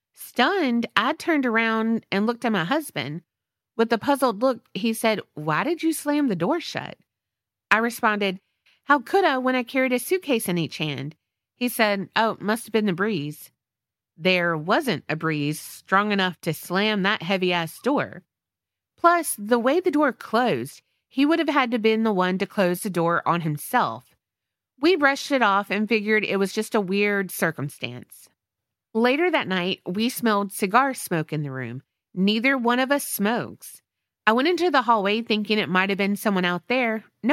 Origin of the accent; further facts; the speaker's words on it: Mississippi, United States; Now, I do know Shalane is from Florida, but like, we're from Mississippi and we don't go to half the places around here, you know?